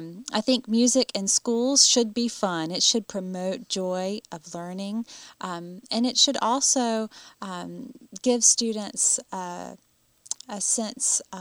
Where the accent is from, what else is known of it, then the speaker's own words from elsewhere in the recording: Greenwood, United States; Well, I was born in Greenwood. My father was a pastor, and we moved away a few times, but we always found our way back to Greenwood.